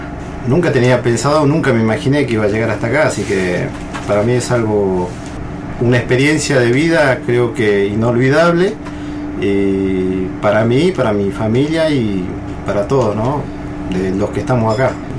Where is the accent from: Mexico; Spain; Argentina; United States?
Argentina; Tilcara, Jujuy; also born or lived in Ledesma; yo vengo de la provincia de Jujuy. Nací en el pueblo de Ledesma, pero a los 5 años me fui a Villatilcara y ahí viví toda mi juventud hasta que ingresé al ejército.